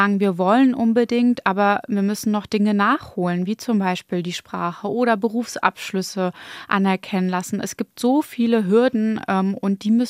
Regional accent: Schwerin, Mecklenburg-Vorpommern, Germany; Also ich fühle mich als Deutsche, als Schwerinerin, als Ostdeutsche, aber eben auch habe ich einen großen Bezug zu meinen irakischen Wurzeln.

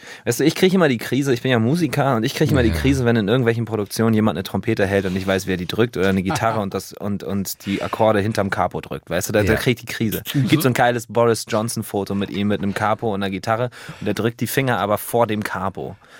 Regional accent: Northern Germany, Germany; dass ich es als Norddeutscher auch trotzdem die Sätze noch verstehen kann

